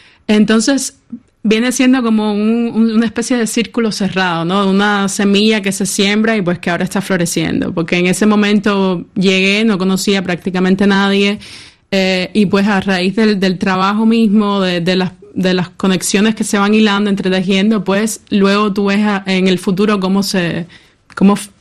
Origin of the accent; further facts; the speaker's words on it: Havana, Cuba; La Habana, que es de donde soy y donde vivo.